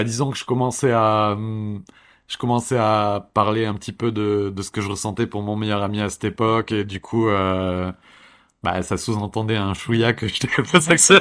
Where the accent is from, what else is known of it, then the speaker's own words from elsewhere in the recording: Pau, Nouvelle-Aquitaine, France; moved away as an adult; now in Paris, France; je suis né, j'ai grandi à Pau, dans un petit village très très rural. Du coup, ma vie n'est pas parisienne à la base, non. Mais après le bac, j'ai beaucoup bougé dans des villes diverses et variées, mais j'ai fini à Paris